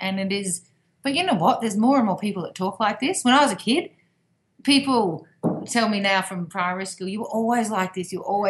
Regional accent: Australia; I'm so very, very happy I'm Australian

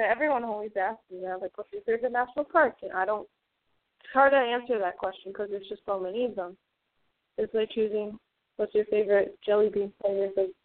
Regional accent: Chicago, Illinois, United States; because we're from Chicago, and it's kind of hard to go to Texas and then come all the way back and visit their parks.

